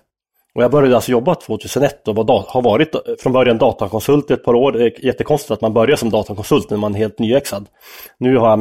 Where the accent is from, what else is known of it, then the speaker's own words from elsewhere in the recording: Norrland, Sweden; jämfört med att komma från Norrland där alla skolorna var likadana, det fanns inga invandrare, det fanns inga integrationsproblem när jag växte upp i Norrland